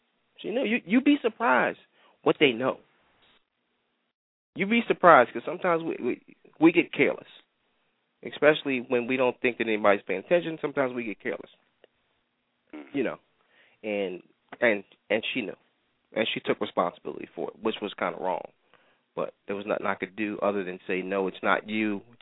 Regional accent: Manhattan, New York, United States; Because when you're growing up in Manhattan, you can see it on TV, because cable was free

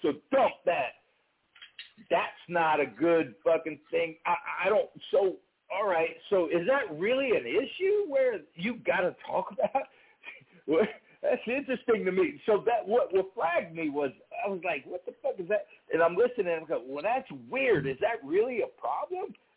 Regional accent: Cleveland, Ohio, United States; also born or lived in Africa / Greece; No, I'm not. I'm from Ohio, man. Cleveland, brother.

